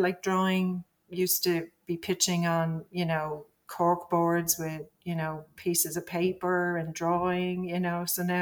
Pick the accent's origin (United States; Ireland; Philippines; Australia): Ireland; I'm from Ireland, the old sod.